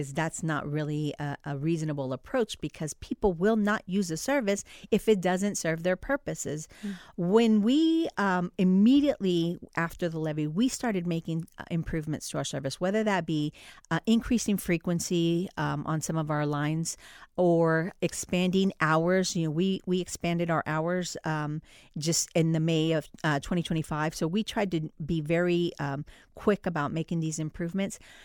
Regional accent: Dallas, Texas, United States; I am originally from Dallas, Texas, where I rode the bus from middle school all the way to high school.

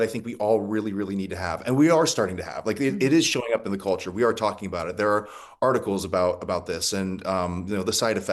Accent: Ohio, United States; I'm from Tuscarawas County, and it is the most beautiful place.

